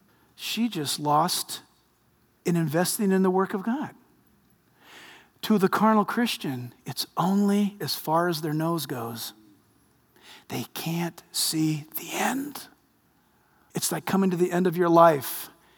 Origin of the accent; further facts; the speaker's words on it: United States; And I am an American.